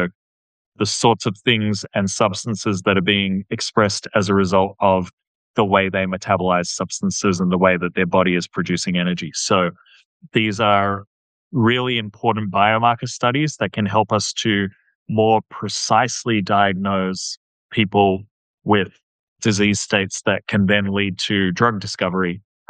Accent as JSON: {"language": "English", "country": "Australia", "said": "as an Australian, I often get asked by Americans"}